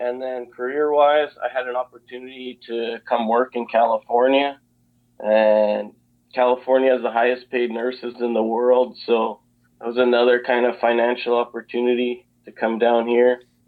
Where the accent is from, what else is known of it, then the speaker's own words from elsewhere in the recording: Calgary, Alberta, Canada; Sure. So I'm originally from Canada, Calgary, Alberta. That's where I went to university.